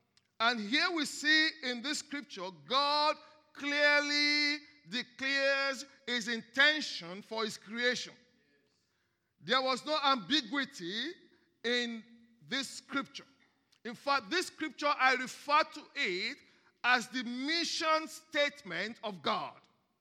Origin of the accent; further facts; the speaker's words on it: Nigeria; accent: Nigerian Hausa; Now, I hope you're not having problem hearing my Nigerian Hausa accent.